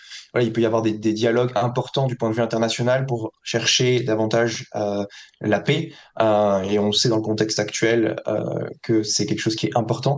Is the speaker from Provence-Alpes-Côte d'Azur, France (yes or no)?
yes; Toulon, Provence-Alpes-Côte d'Azur, France; d'autres venaient de Toulon comme moi